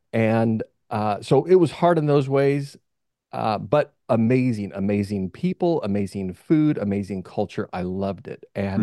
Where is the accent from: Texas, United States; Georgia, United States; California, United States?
California, United States; also born or lived in Utah; I grew up in California, served a mission, Portugal for 2 years. Lisbon, Portugal.